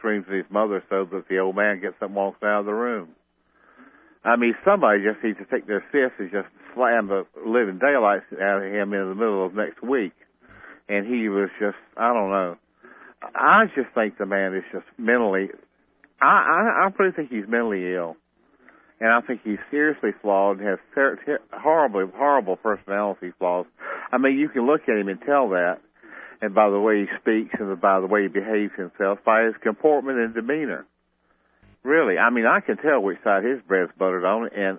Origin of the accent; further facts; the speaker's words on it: South Carolina, United States; he's from my home state. He's from Columbia.